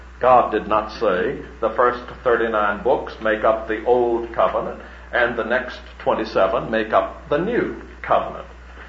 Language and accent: English; South Carolina, United States; also born or lived in Birmingham; now in Texas; Those of us from the east, southeast, such as I am, in South Carolina, we don't have a whole lot in my hometown, but I lived for a long time in a city in the south. I'm afraid to mention it these days, Birmingham.